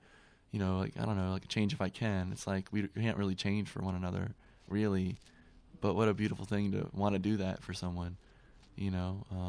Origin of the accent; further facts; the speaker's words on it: Louisiana, United States; All of a sudden I was like, oh, it's cool for that I'm from Louisiana.